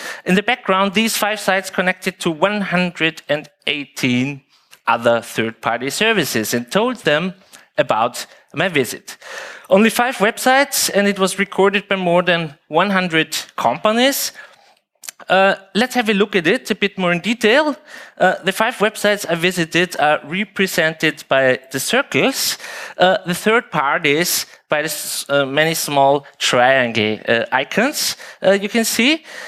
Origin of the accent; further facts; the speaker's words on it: Vienna, Austria; I'm from Vienna, Austria.